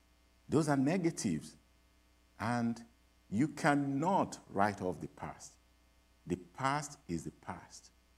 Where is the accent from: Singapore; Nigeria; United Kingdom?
Nigeria; I grew up in Nigeria